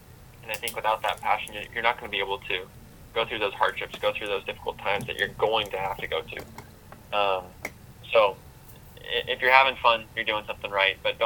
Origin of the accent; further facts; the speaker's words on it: Idaho, United States; now in Indianapolis, United States; You know, I grew up in Idaho, and so I definitely have a little bit of a country phase in me.